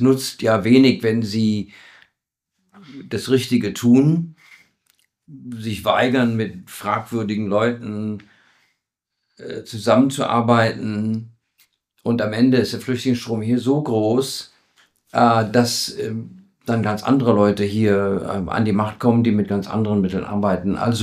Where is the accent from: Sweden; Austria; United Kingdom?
United Kingdom; England; now in Germany; wenn ich an England denke, meine Heimat